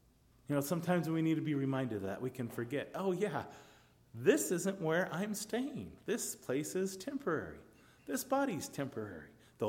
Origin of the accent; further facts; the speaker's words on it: Missouri, United States; born there; I know I was born in Missouri. I think their logo is Show Me State, right?